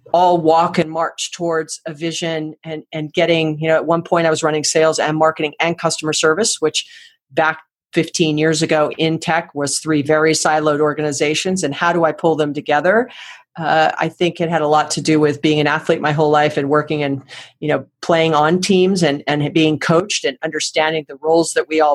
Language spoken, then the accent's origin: English; Hawaii, United States; we went to rival high schools. We're both from Hawaii.